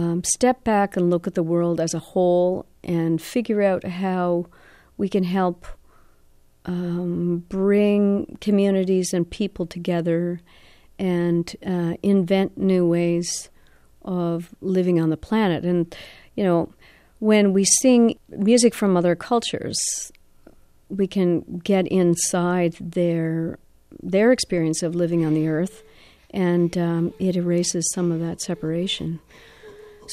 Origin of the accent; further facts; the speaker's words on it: the Maritimes, Canada; and it was just such a wonderful frontier and a great contrast from growing up in the Maritimes.